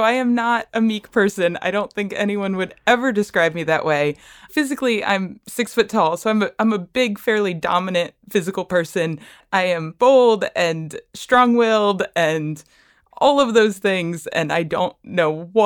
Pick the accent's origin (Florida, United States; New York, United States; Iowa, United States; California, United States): Florida, United States; Bradenton; I am from Bradenton, Florida.